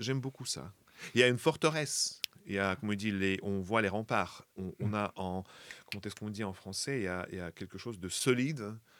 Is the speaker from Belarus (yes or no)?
yes; Minsk, Belarus; French is a second language; now in Le Havre, France; Je viens de Biélorussie, ou du Bélarus, comme on dit chez nous, de Minsk. Et bah, voilà, je suis en France.